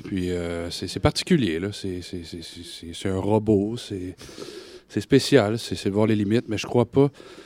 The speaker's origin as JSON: {"language": "French", "region": "Quebec", "country": "Canada", "said": "Je suis enseignant au niveau secondaire, au lycée, là, chez nous, au Québec."}